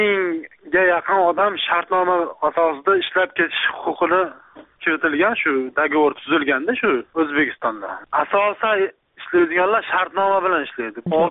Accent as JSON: {"language": "Uzbek", "region": "Tashkent", "country": "Uzbekistan", "lives_now": "South Korea", "said": "Prezident grant bo'yicha shu Toshkentdan kelganmiz shu yerga."}